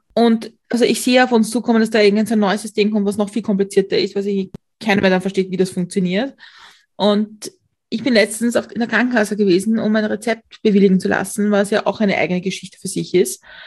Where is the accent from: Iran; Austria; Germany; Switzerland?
Austria; ich als Österreicherin